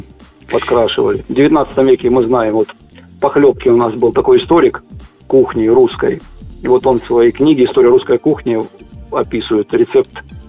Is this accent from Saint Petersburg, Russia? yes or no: no; Krasnodar Krai, Russia; now in Rostov-on-Don, Russia; Я родом сам с Кубани, и вот пока я не приехал в Ростов, я вообще не знал, что такое кулич.